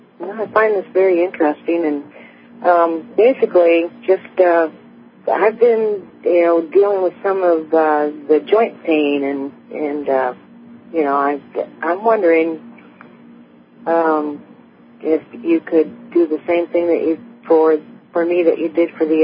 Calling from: Illinois, United States; I'm calling from Illinois.

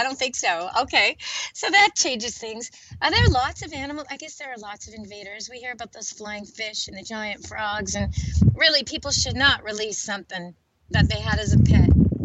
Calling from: Vancouver, British Columbia, Canada; I'm calling in from Vancouver, BC, actually Camp Good Dog up in the mountains of Maple Ridge near Vancouver, BC.

